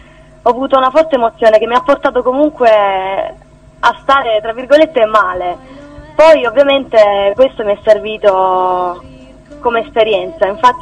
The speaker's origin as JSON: {"language": "Italian", "town": "Brindisi", "region": "Apulia", "country": "Italy", "tie": "born there", "said": "Sono nata a Brindisi, ho 24 anni."}